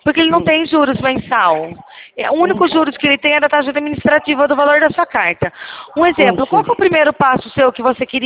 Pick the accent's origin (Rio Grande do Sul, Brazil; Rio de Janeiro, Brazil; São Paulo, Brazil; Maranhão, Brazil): São Paulo, Brazil; Rio Claro; eu sou de Rio Claro, São Paulo.